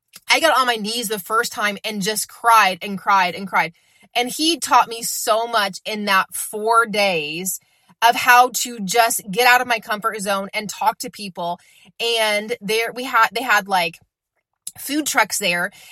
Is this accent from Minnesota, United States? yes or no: no; Illinois, United States; I'm like, I'm from Southern Illinois.